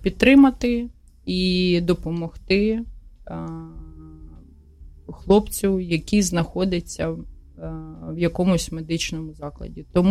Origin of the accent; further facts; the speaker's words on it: Kyiv, Ukraine; Ukrainian is a second language; Хоч я і корінна киянка, і все життя розмовляла російською, але дуже намагаємось розмовляти українською мовою.